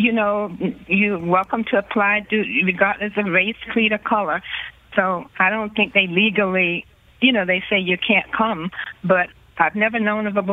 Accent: Georgia, United States; about 30 miles south of Augusta, Georgia.

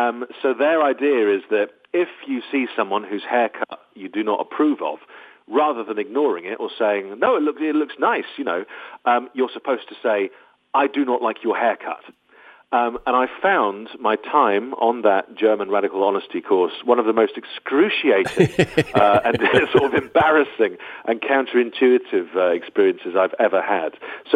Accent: United Kingdom; I am very British.

